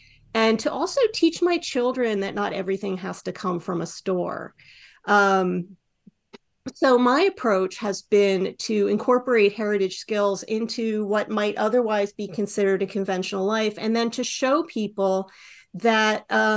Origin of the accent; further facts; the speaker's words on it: United States; I grew up in Pennsylvania, New Jersey, and for the first 35 years of my life, I had a pretty typical suburban life.